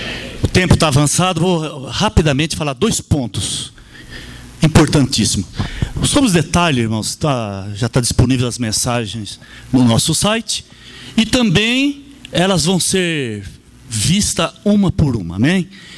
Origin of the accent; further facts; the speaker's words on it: Brazil; nós somos brasileiros. Nós estamos no Brasil.